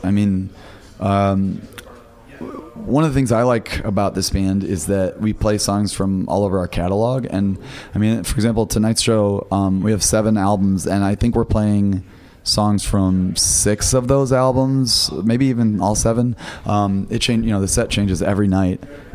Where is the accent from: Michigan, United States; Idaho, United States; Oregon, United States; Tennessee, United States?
Michigan, United States; Detroit; also born or lived in Bloomington, Indiana; I grew up in Detroit, and I moved to Bloomington, Indiana.